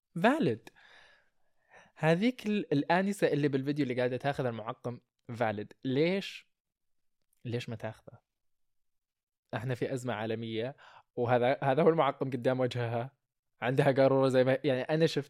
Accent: Saudi Arabia; انا هندي انا سعودي انا خليجي

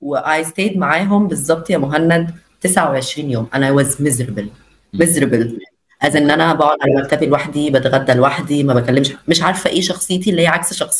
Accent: Saudi Arabia; Arabic is a second language; انا I was raised in Saudi Arabia طول حياتي، فأنا خليجي. I'm a third country، مش third country، third world kid.

